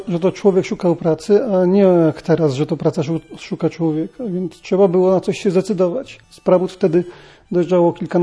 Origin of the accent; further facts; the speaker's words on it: Głuchołazy, Opole Voivodeship, Poland; also born or lived in Toruń; Ja przeprowadziłem się tutaj z Torunia, a pochodzę w ogóle z Głuchołaz, więc z drugiego końca Polski.